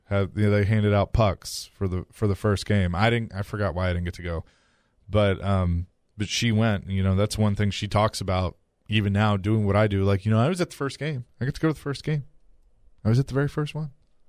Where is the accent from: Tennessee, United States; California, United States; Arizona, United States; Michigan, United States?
Tennessee, United States; Nashville; So I grew up in Greer Stadium. So, yeah, it was definitely weird walking out of there. I saw my first baseball game there.